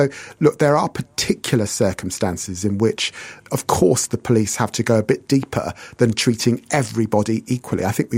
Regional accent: England, United Kingdom; I'm very proud of my African descent. I'm hugely proud of being English, of being a Black Briton, of being a Christian.

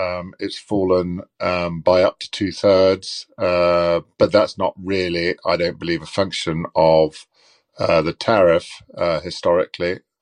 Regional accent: Scotland, United Kingdom; Yes, well, we're Scottish. We're optimistic people. We know it'll come back.

